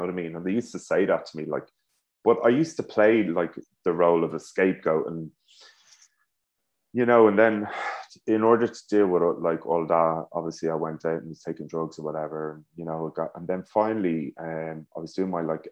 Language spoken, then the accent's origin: English; Dublin, Leinster, Ireland; But you know, growing up in Dublin, with the lads, you know